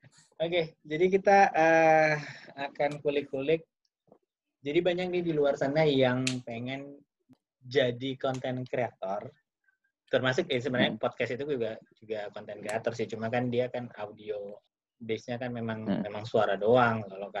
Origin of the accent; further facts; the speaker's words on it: East Java, Indonesia; accent: East Javanese; Wah, ketahuan banget ya aku Jawa Timuran banget ya.